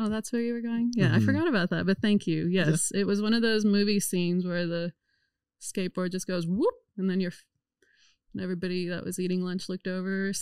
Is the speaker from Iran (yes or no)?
yes; Iran; moved away; I'm from Iran. And I was born and raised there. I came here after the war in the 80s between Iran and Iraq war